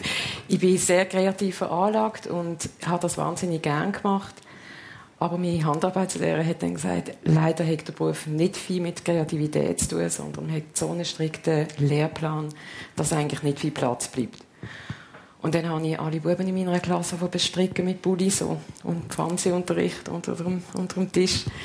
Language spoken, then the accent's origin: German; Basel, Basel-Stadt, Switzerland; Ich bin hier in Basel aufgewachsen. Ich sage immer, ich bin eine Berufsbaslerin